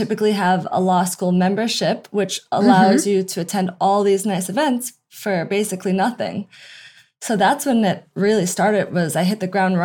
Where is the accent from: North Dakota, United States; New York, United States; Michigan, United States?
New York, United States; Albany; I knew that concept in law school because I was coming from Albany, New York. And then when I got to law school, I didn't know it, a single soul.